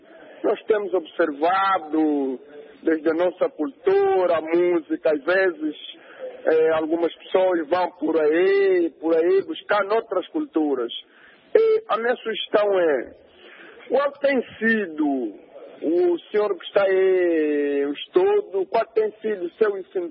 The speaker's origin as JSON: {"language": "Portuguese", "country": "Angola", "said": "e para nós como angolanos, como"}